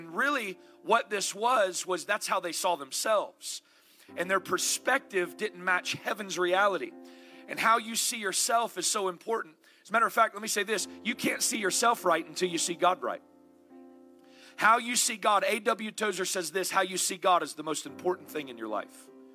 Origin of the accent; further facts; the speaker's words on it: the South, United States; You know, I was raised in the South, and being raised in the South, I'm not talking about Southern Canada, I'm talking about Southern United States